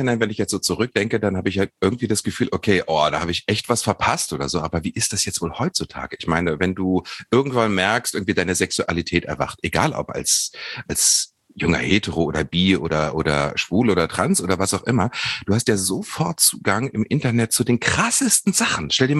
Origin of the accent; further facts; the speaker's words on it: Harz, Germany; Guck mal, ich bin am Harzrand aufgewachsen, auf dem Land.